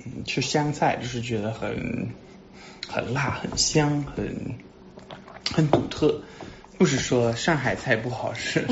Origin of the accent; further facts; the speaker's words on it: United States; 我可能就是在美国长大，我从来没有想过会有这么多的人会参加这种活动